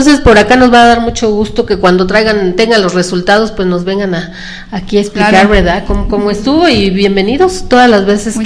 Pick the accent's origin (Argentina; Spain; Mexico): Mexico; para todos y cada uno de los mexicanos que estamos aquí luchando por un cambio radical